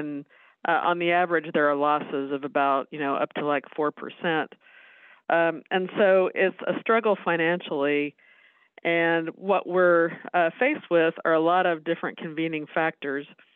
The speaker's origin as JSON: {"language": "English", "town": "Topeka", "region": "Kansas", "country": "United States", "tie": "born or raised there", "said": "And I grew up in Topeka, so this was home to me. Went to Topeka High School and KU, and so I'm happy to be back here."}